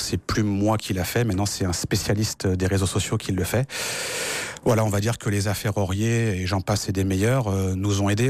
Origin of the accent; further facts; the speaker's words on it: Douarnenez, Brittany, France; moved away as an adult; now in Paris, France; parce que j'étais de Douarnenez. Je suis devenu enseignant assez rapidement. Si j'avais pas été enseignant, je serais jamais venu vivre à Paris.